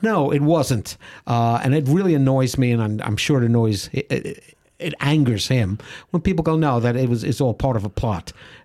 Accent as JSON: {"language": "English", "country": "United States", "said": "But as an American, I say the mass shootings literally daily."}